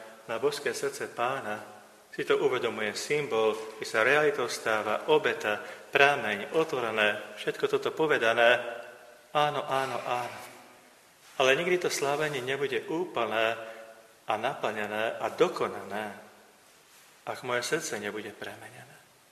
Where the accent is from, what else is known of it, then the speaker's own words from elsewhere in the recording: Skalica, Trnava Region, Slovakia; born there; Veľmi rád v mojom rodisku tam skalice bývali vždy procesia nielen na Božie telo